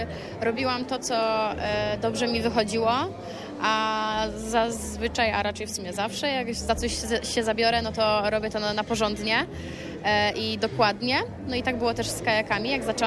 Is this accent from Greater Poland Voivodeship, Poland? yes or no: yes; Poznań, Greater Poland Voivodeship, Poland; tym bardziej, że właśnie ja jestem z Wielkopolski, jestem z Poznania i być tak jakby u siebie